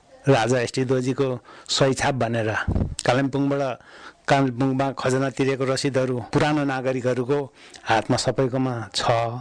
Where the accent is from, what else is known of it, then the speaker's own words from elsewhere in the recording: Panbari, Samtse, Bhutan; हामीहरू पानबारीमै जन्मेको हो, म पानबारीमा हुर्किएँ।